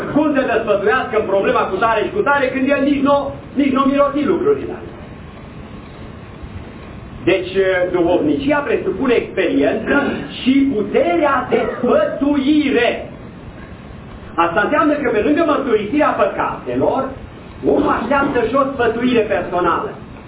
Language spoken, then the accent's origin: Romanian; Transylvania, Romania; Copiii se spovedeau în Ardeal, în satul meu, în Vinerea Florii.